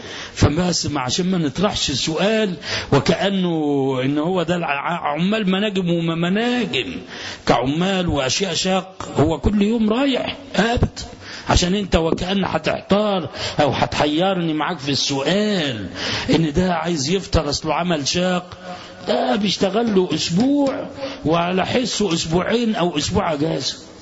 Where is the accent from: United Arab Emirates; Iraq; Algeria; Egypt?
Egypt; Alexandria, Alexandria Governorate; وبعدين جيت بلدي إسكندرية أصلي الظهر